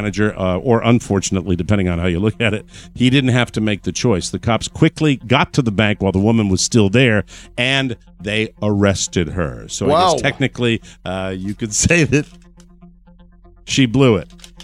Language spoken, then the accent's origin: English; Forestdale, Alabama, United States; How you doing? I'm from Forestdale, Alabama, and it's good to have y'all here.